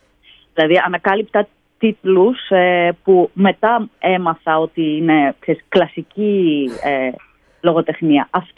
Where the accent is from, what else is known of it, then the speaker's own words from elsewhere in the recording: Corfu, Ionian Islands, Greece; Ως παιδί στην Κέρκυρα κάνεις αναγκαστικά, όχι αναγκαστικά, θεωρείται δεδομένο ότι θα κάνεις μουσική